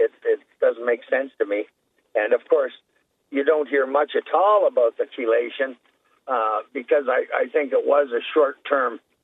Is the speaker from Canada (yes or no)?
yes; Canada; I'm from Canada, as you know.